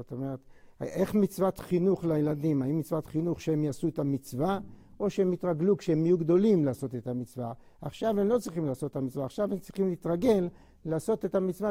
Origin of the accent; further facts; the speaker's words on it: Tel Aviv, Tel Aviv District, Israel; אני גדלתי בתל אביב, בסביבה חילונית לחלוטין.